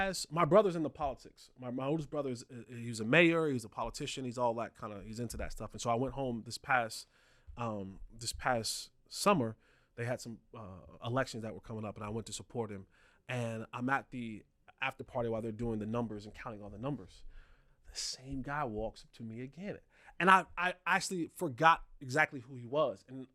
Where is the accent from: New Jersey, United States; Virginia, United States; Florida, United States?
New Jersey, United States; Roselle; But yeah, so I'm from Roselle, New Jersey.